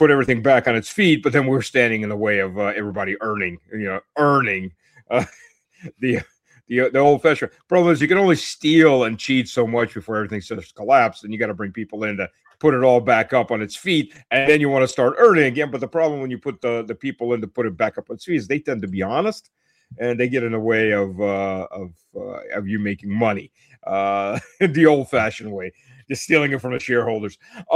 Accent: United States; also born or lived in Luhansk, Ukraine; I was born in Voroshilovgrad, which is now Lugansk. And my father was a political dissident, took the family to the U.S. in 79.

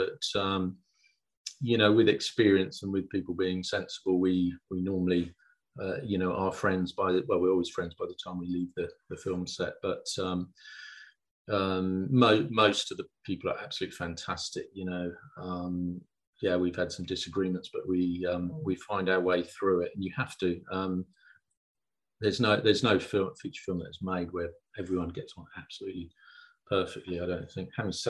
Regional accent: Southend, East of England, United Kingdom; I grew up in the Essex South. It's going to be shot in Southend, Canvey Island area, where I grew up as a kid and got up to all sorts of mischief.

